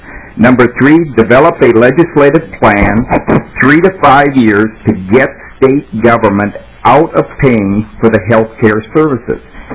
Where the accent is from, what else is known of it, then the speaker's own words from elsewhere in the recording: Glenville, Minnesota, United States; I'm from Glenville, Minnesota. I've sold health insurance in the state for over 30 years.